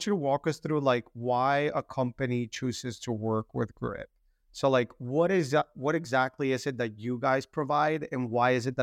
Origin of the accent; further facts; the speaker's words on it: Puerto Rico; So I'm from Puerto Rico, and every time I go through the airport in Puerto Rico, everyone is just like taking out so much food out of their bags.